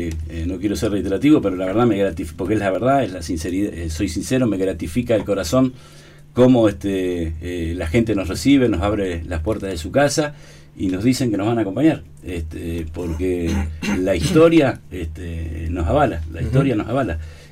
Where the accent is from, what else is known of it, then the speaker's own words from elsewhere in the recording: Lago Puelo, Chubut, Argentina; aparte yo vivo en Lago Puelo, soy de Lago Puelo de toda la vida